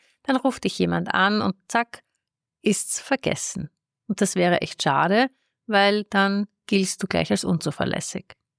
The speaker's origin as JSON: {"language": "German", "region": "Vienna", "country": "Austria", "tie": "born or raised there", "said": "Ich starte mit dem Business Lunch in Wien, meiner Heimat"}